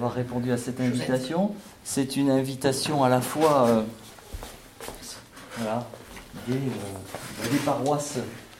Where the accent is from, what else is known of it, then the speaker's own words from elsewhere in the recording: Hagetmau, Nouvelle-Aquitaine, France; nous venons de pas loin, on vient d'Ajetmo, d'un petit village qui s'appelle Casalis, tout petit village.